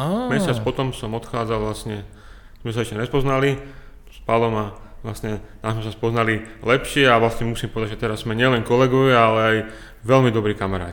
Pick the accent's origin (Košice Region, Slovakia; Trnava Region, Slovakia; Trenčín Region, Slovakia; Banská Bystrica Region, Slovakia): Trenčín Region, Slovakia; Myjava; Tak, ak sa pýtaš úplne, že odkiaľ som, tak pochádzam z okolia Myjavy, z Kopaníc.